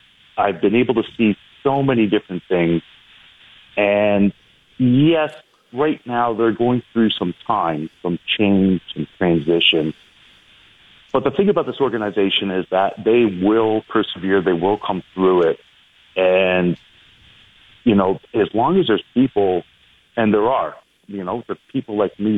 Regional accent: Brampton, Ontario, Canada; I grew up in Brampton, and my whole entire military career has been either on the West Coast in the U.S. or on the East Coast.

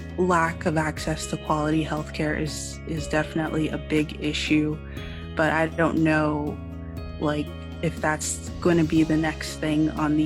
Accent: Miami, Florida, United States; now in Gainesville, United States; I'm from Miami, Florida. But now I live in Gainesville because I attended the University of Florida.

